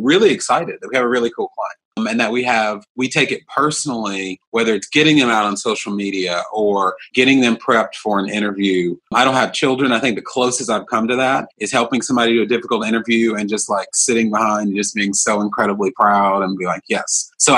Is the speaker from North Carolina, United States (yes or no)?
yes; North Carolina, United States; Because as you can tell from my accent, I'm from North Carolina, we can do things that are very completely American